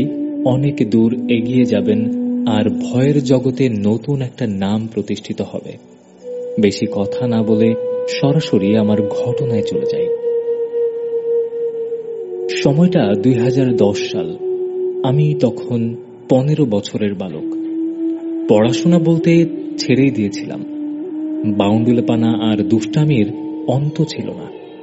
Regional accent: Dinajpur, Rangpur Division, Bangladesh; আমার গ্রামের বাড়ি দিনাজপুর।

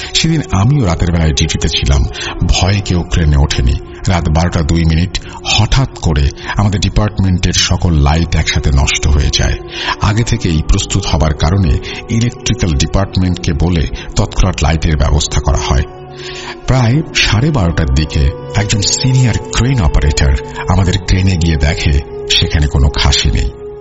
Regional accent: Dhanbari, Dhaka Division, Bangladesh; আমার বাড়ি টাঙ্গাইল জেলা ধনবাড়ি থানা বানিয়াজান ইউনিয়নের কোন এক গ্রামে।

